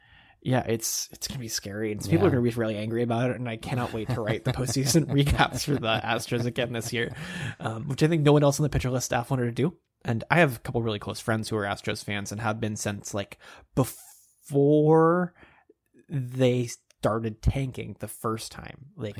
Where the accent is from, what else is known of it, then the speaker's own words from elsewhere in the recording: Texas, United States; Again, I grew up in Texas, so I'm going to call that my excuse